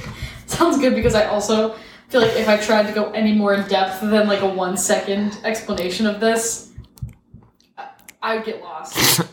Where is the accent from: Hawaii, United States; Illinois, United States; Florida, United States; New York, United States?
Illinois, United States; I'm from Illinois.